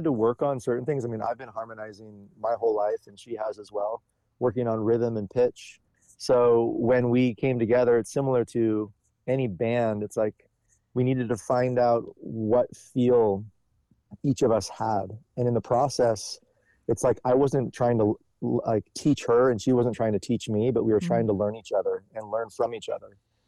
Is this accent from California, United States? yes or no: yes; Grass Valley, California, United States; So we chose the area where I actually was raised as well. I was raised around the Grass Valley area.